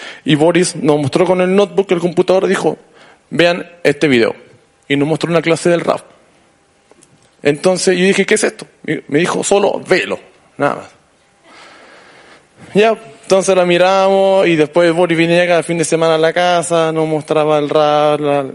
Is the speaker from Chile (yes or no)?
yes; Arica, Arica y Parinacota, Chile; de Arica.